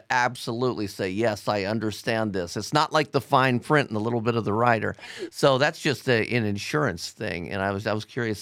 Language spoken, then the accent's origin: English; Ohio, United States; I was talking to an owner of a strip club in Ohio, my home state, one time